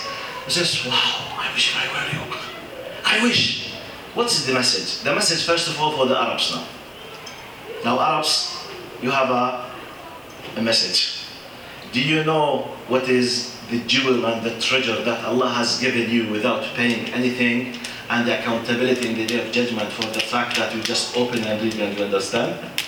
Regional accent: Jordan; born there; first language Arabic; English is a second language; I was born in Jordan, I'm an Arab, this is my language

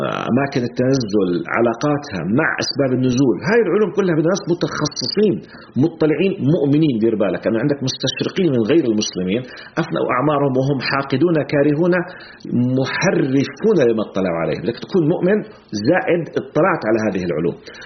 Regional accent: Jordan; accent: Jordanian colloquial Arabic; لا احنا زي نحكي باللهجة العامية بالأردن

